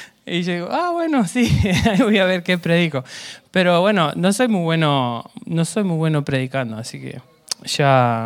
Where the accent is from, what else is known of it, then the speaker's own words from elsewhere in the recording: Argentina; now in Finland; Soy de Argentina, por si no se dieron cuenta. Tengo un problema acá en Finlandia